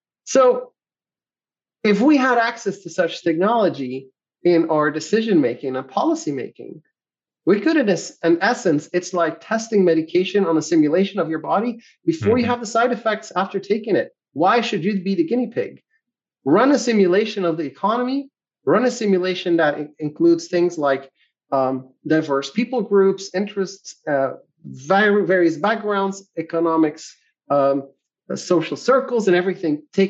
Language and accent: English; Belgium; Now, I come from Belgium, tiny country, huge countries around it.